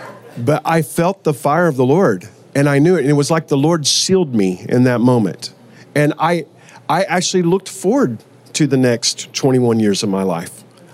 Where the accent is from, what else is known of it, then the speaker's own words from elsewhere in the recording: Joshua, Texas, United States; And I said, well, I'm from Joshua, Texas.